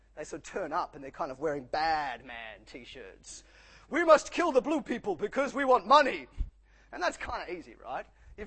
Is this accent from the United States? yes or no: no; Australia; middle-class Australians see ourselves, upper-middle-class Australians see ourselves as Aussie battlers